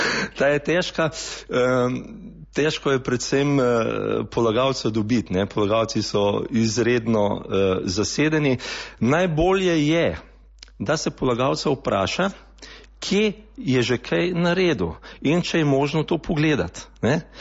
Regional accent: Ljubljana, Central Slovenia, Slovenia; Samo mi smo vsi živeli v Ljubljani, rojen sem tudi v Ljubljani, zdaj pa ta konc je zelo lep. Smo se pač odločili 7 let nazaj v Ljubljani stanovanje prodamo, tukaj zgradimo eno hiško in smo se vsi preselili sem.

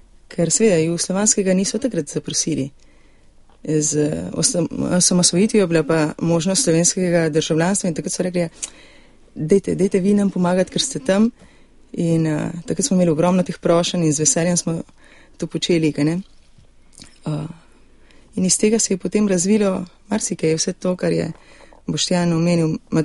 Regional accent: Argentina; now in Slovenia; Začeli smo pa Slovenci, ki smo prišli iz Argentine, ker je bilo leto 1991.

